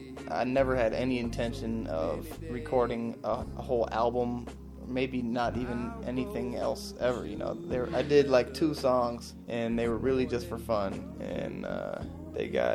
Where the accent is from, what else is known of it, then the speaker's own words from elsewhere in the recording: Detroit, Michigan, United States; maybe it's just growing up around Detroit.